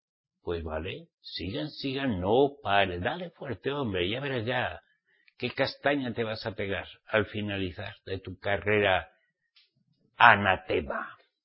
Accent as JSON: {"language": "Spanish", "country": "Spain", "said": "No, no, soy español"}